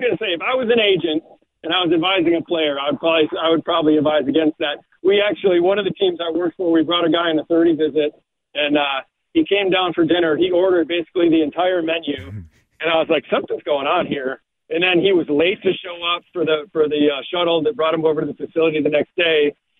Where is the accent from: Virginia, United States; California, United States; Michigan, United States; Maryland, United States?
Michigan, United States; born or raised there